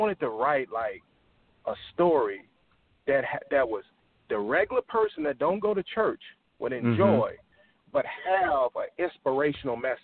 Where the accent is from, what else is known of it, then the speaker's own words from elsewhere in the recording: the South, United States; like growing up in the South, in the South, I remember in high school, graduating high school